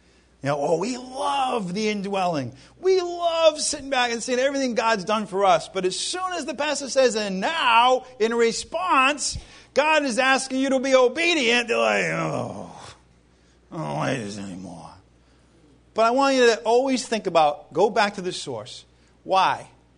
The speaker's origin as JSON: {"language": "English", "region": "New England", "country": "United States", "lives_now": "Florida, United States", "said": "well, I'm in Florida now, the pastor up north, I come from New England, so I'm used to thinking of Florida down here."}